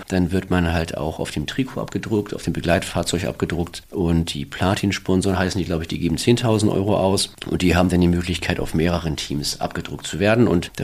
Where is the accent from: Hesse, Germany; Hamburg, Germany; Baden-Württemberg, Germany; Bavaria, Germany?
Hamburg, Germany; ich komme ja aus Rahlstedt und so der gesamte Stormaner Bereich, das ist so meine Hood, kann man sagen.